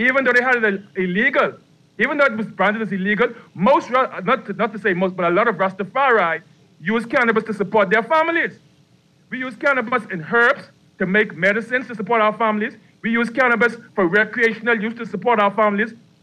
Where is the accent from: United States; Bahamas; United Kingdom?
Bahamas; Grand Bahama; Me personally, I was a star athlete growing up in Grand Bahama.